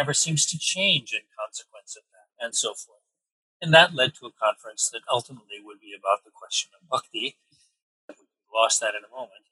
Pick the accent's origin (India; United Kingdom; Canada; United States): United States; New York; so I'm a New Yorker